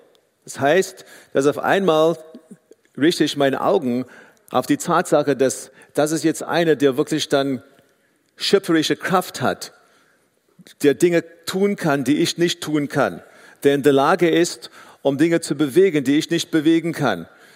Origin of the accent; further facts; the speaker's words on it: South Africa; So, ich bin in Südafrika aufgewachsen